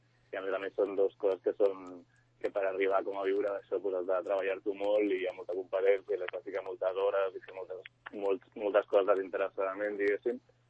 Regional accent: Sant Cugat, Catalonia, Spain; d'aquí de Sant Cugat, jo soc de Sant Cugat.

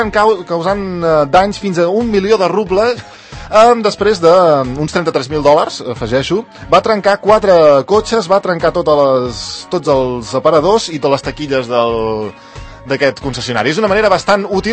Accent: Catalonia, Spain; Aquí a Catalunya sabem que som el paradís de l'Erasmus

